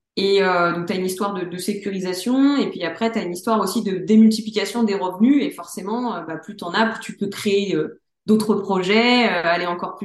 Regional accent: Lyon, Auvergne-Rhône-Alpes, France; j'ai 29 ans, je suis lyonnaise, investisseuse et entrepreneur.

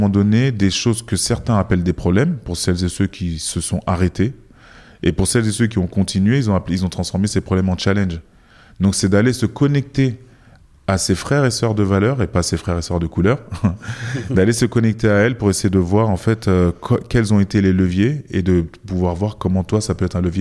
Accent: France; moi je suis français d'origine ghanéenne

